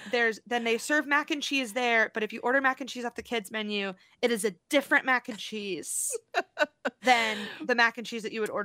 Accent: Missouri, United States; I'm from Missouri, so it's that doesn't exist in my world.

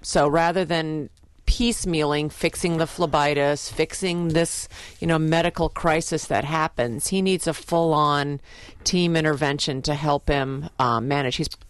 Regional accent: Iowa, United States; Yay. We're from Iowa. Woo, woo, woo. Sorry, we're from Iowa.

